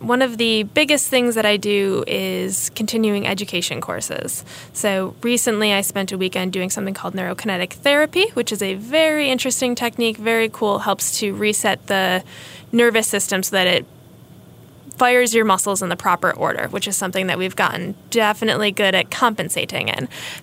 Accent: Buffalo, New York, United States; now in North Carolina, United States; I grew up in Buffalo, New York, so it's a little bit cold and icy and wet up there.

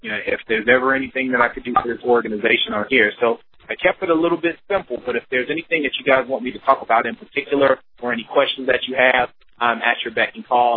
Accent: Chicago, Illinois, United States; Well, I'm from the Midwest. I'm from Chicago

